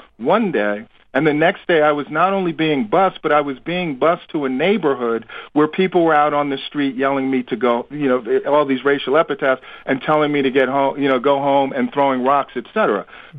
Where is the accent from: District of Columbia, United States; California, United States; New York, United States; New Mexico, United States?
New York, United States; I'm from New York, so I was far removed from it